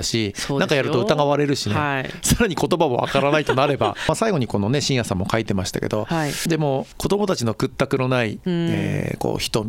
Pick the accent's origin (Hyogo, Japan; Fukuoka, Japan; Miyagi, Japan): Miyagi, Japan; Ishinomaki; now in Sendai, Japan; 私は石巻出身で今は仙台に住んでいます。地元ですね。震災当時はまだ高校生でしたが、その後東京の大学に住みました。